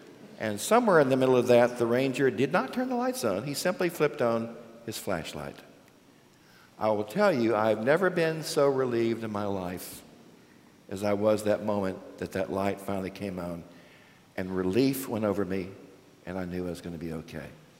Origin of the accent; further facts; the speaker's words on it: Texas, United States; I grew up in West Texas. Anybody here from West Texas? All right. We're proud of it, aren't we?